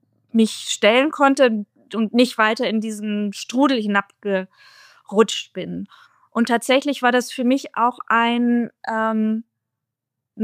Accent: Bremen, Germany; Ich bin in Bremen aufgewachsen. Da ist man als Katholikin sehr in der Minderheit.

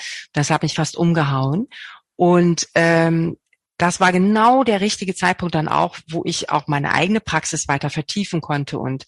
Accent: Bad Zwischenahn, Lower Saxony, Germany; meinen allerersten Kurs nach Abschluss meiner Lehrausbildung habe ich sogar an meinem Heimatort in Bad Zwischenahn gegeben

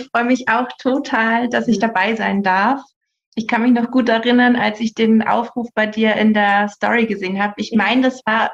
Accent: Bavaria, Germany; also ich bin bald 35 Jahre alt. Ich werde im Januar 35. Ich komme aus der Nähe von Nürnberg. Ich lebe hier mit meinem Verlobten und mit meinem Hund in einer kleinen Stadt in der Nähe von Nürnberg. Wir haben recht viel Natur außenrum.

